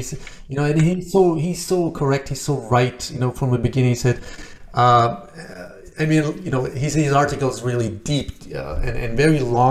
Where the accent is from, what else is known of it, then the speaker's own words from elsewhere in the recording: Austria; English is a second language; also born or lived in Shiraz, Iran; I myself, I was born in Iran, in Shiraz near the Persian Gulf, and then with 7 years old, my parents got divorced after a few years, and then my father took me to Austria where he already been.